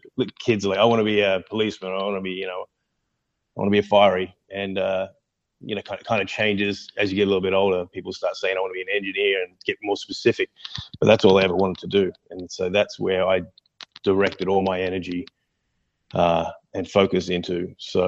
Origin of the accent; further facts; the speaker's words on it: Mackay, Queensland, Australia; I grew up in Australia, a small country town called Mackay. Beautiful place. It's not unlike Florida, actually.